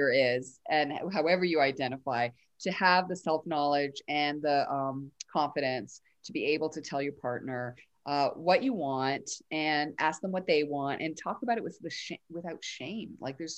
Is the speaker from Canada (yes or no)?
yes; Canada; Canadians are known to be pretty polite. So, I'm Canadian myself, so I can attest to it.